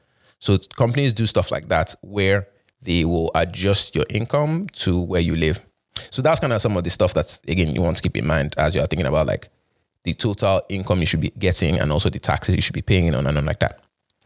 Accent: Canada; moved away as an adult; As a Canadian, when you leave Canada and you no longer want to be a resident of Canada, you typically will pay an exit tax because you are leaving the country

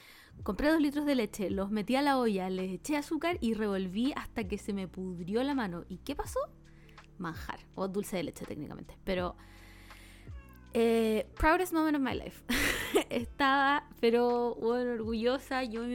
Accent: Chile; now in South Korea; solo éramos 3 chilenos siendo chilenos en Corea.

